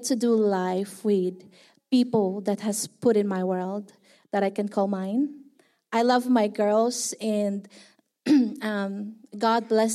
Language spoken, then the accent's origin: English; Philippines; now in Australia; We are originally from the Philippines, but we have arrived on Australian shores back in 2007, and we are now citizens.